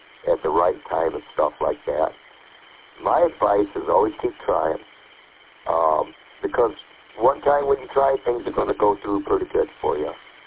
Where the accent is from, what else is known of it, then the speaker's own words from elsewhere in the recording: Birch Run, Michigan, United States; from Birch Run.